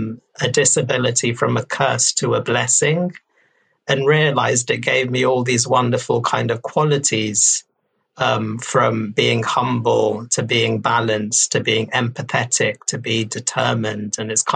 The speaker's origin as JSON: {"language": "English", "country": "India", "said": "from kind of my own cultural beliefs being Indian, I used to kind of think of disability as a curse."}